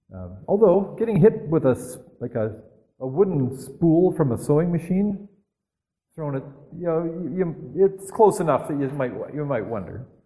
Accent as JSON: {"language": "English", "country": "Canada", "said": "I mean, we're polite Canadian people."}